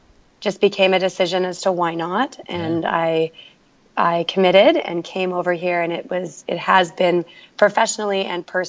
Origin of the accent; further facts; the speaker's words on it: Kaslo, British Columbia, Canada; I'm from Canada, so I'm from a very small community in British Columbia called Caslow, where there's only 1,000 people.